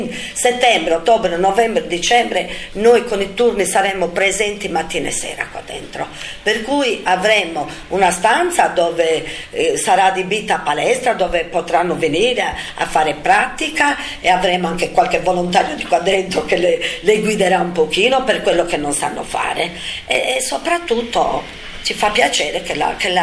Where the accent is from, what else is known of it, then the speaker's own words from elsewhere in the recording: Sardinia, Italy; Siamo tosti, sardi.